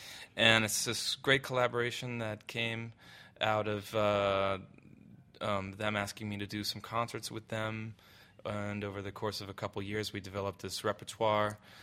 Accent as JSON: {"language": "English", "town": "Philadelphia", "region": "Pennsylvania", "country": "United States", "tie": "born or raised there", "said": "Jazz is deep in Philly, and I grew up in Philly, so it's part of, you know, where I come from"}